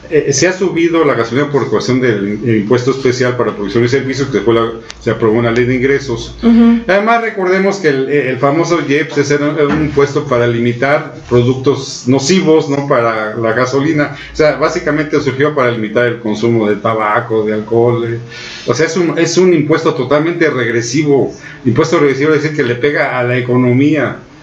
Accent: Mexico; quienes perdemos somos los mexicanos

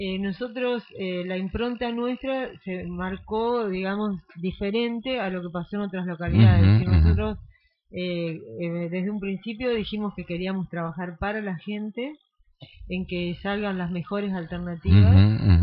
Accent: Argentina

